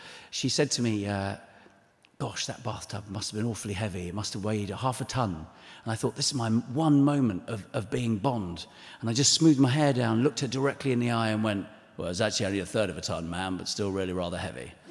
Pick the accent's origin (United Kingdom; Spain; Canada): United Kingdom; I am British.